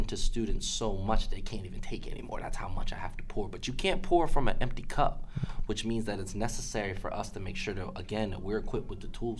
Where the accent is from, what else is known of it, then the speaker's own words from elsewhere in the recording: Philadelphia, Pennsylvania, United States; a lot of people found out that I was from Philadelphia, go Birds.